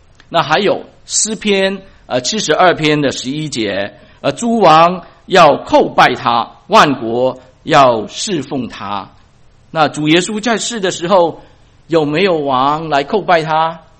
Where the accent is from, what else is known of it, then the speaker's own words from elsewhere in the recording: China; 是我们中国人最喜欢的